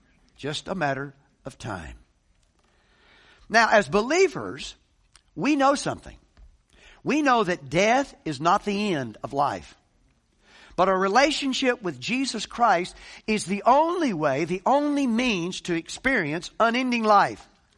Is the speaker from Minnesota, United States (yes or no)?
no; Oregon, United States; I mean, Larry and Bev and Ruth and I came from Oregon. I mean, they're ready to kill you up there anytime.